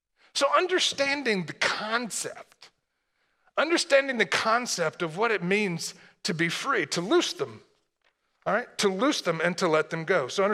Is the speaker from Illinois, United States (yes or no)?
no; Tennessee, United States; I'm from Tennessee, so it makes more sense then.